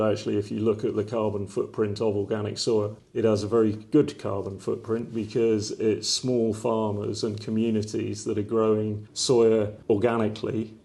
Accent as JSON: {"language": "English", "town": "Exmoor", "region": "South West England", "country": "United Kingdom", "tie": "born or raised there", "said": "I was brought up on Exmoor."}